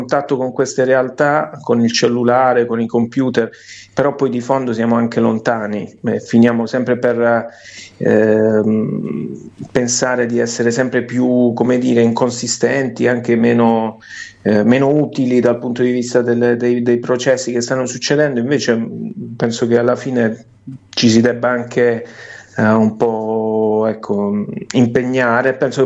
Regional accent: Apulia, Italy; now in Rome, Italy; di rimanere fuori casa, di continuare la mia vita lontano dalla mia terra natia, che è la Puglia, sì. E continuare a vivere fuori.

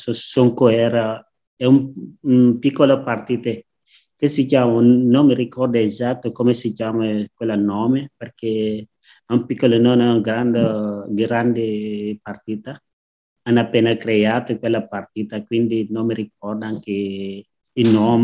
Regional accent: Senegal; Italian is a second language; come nel mio paese, nel mio villaggio, nessuno ha fatto una manifestazione. Solo guardando solo TV, quelle che si sedono in Senegal, a Dakar, il grande capitale

